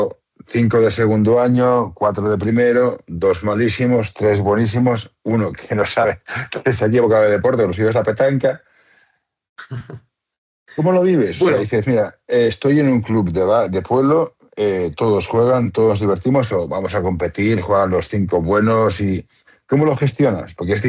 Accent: Barcelona, Catalonia, Spain; yo soy de Barcelona, soy de un club muy social, muy de barrio

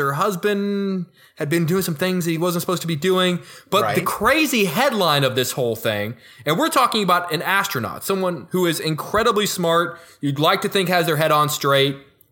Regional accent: Houston, Texas, United States; Because I'm from Houston, and that was a big story in Houston when that happened.

